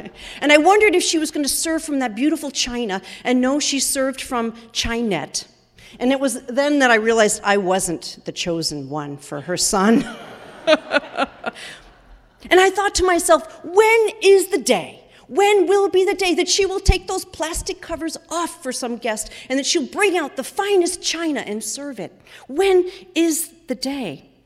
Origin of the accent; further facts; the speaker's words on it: New England, United States; it's not only outward displays of affection that we're more reserved here in New England. But we New Englanders also can be a bit frugal.